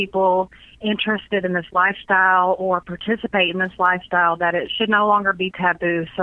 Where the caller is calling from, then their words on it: Nashville, Tennessee, United States; Oh, I'm from Nashville, Tennessee.